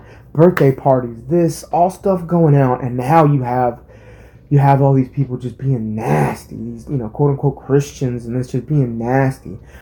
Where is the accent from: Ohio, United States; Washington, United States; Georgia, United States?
Georgia, United States; Atlanta; I'm from Atlanta, Georgia. I'm not from anywhere. I'm from Atlanta, Georgia. I'm an American.